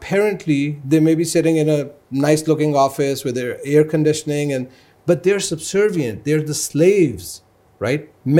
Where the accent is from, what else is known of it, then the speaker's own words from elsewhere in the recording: Pakistan; I'm from Pakistan. I know that.